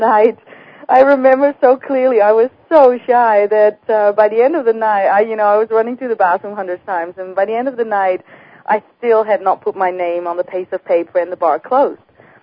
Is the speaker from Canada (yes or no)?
no; Netherlands; born there; English is a second language; the listeners are probably wondering where my accent is from. And I was born in the Netherlands